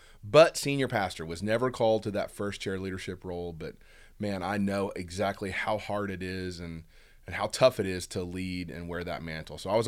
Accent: Huntsville, Alabama, United States; I grew up in Huntsville, Alabama. I grew up at Whitesburg Baptist Church.

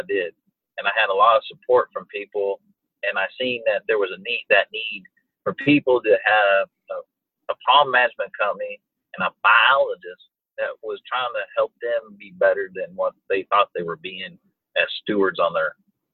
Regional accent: Colorado, United States; also born or lived in Washington State; So originally I grew up in Colorado in the Rocky Mountains.

